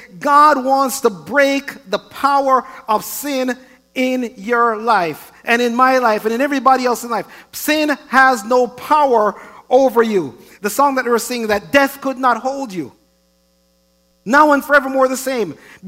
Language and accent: English; Jamaica; I disagree because I'm Jamaican.